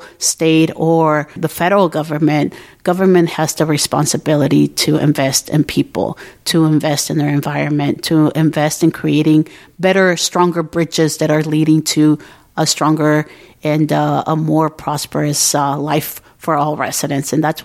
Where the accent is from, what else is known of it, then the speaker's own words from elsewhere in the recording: San Diego, California, United States; I'm a first-generation San Diegan, born and raised in San Diego.